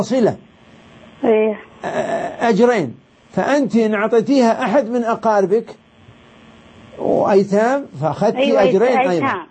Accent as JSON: {"language": "Arabic", "country": "Saudi Arabia", "said": "عندنا في السعودية"}